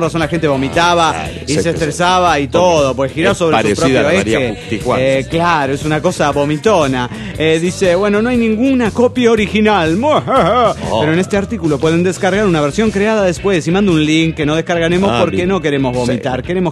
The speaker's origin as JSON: {"language": "Spanish", "region": "Durango", "country": "Mexico", "tie": "born or raised there", "said": "soy originaria de Durango, Durango, México."}